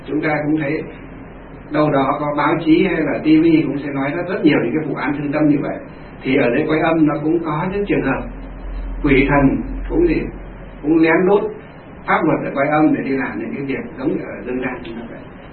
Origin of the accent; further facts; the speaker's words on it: Thanh Luong, Hòa Bình, Vietnam